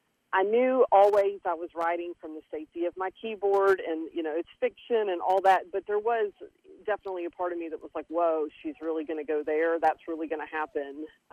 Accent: Longview, Texas, United States; growing up in Longview, it was interesting. It's definitely a smaller city in Texas, and it's you're 2 hours from Dallas, you're an hour from Shreveport, so you're really stuck in the middle of this pine forest.

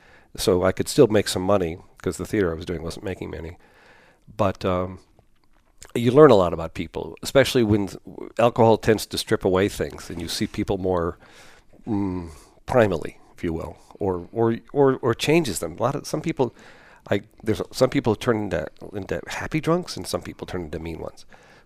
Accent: Chicago, Illinois, United States; now in New York, United States; And I'm from Chicago originally. I live in New York now.

